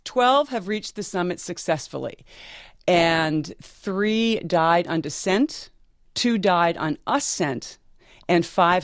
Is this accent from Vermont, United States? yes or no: yes; Vermont, United States; I grew up in Vermont where 4,000 feet is a large peak.